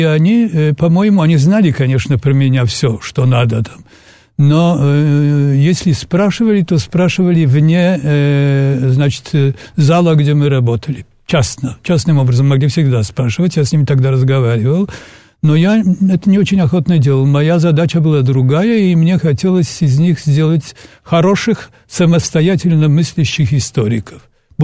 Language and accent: Russian; Poland; Russian is a second language; also born or lived in Moscow, Russia; я говорю по-русски довольно прилично, потому что я москвич по рождению, и 8 лет первой жизни здесь я прожил. Но и мама моя по-русски говорила, я не забыл, поэтому, но я поляк, конечно.